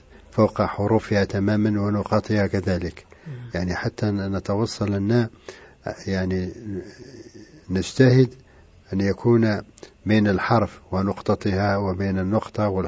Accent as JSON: {"language": "Arabic", "country": "Algeria", "said": "يعني العلماء الكبار عندنا في الجزائر"}